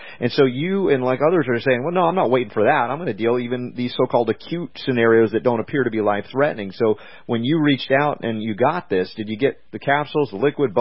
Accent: United States; which is, you know, upsetting to me as an American.

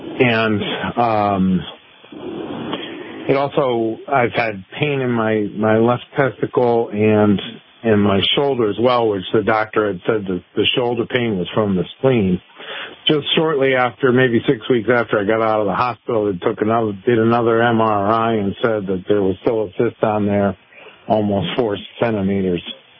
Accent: Connecticut, United States; born there; I was born in Connecticut.

